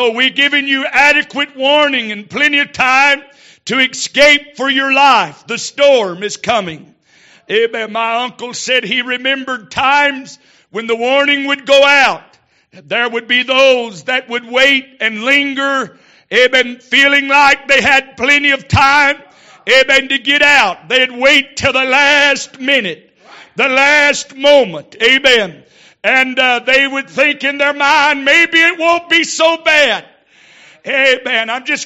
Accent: Florida, United States; I'm from South Florida originally, and we have a lighthouse back home on an island called Sanibel Island.

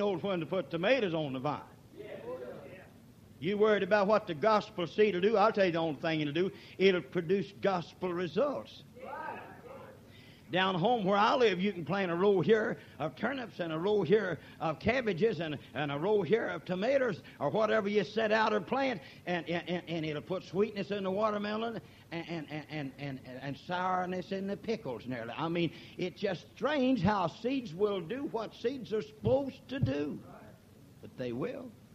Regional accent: Cement, Oklahoma, United States; I'm from Concrete, Oklahoma. That's where I was born. Cement on your maps, but us Okies call it concrete. That's where I was born.

